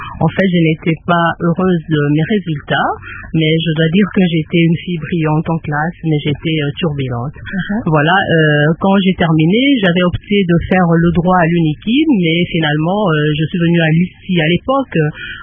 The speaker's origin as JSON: {"language": "French", "region": "Kinshasa", "country": "DR Congo", "tie": "born or raised there", "said": "Je suis née à Kinshasa un certain 24 mars 1965."}